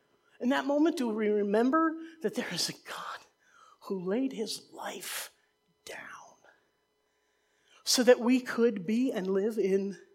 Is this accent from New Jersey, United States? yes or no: yes; New Jersey, United States; She's from New Jersey, we're from the Garden State.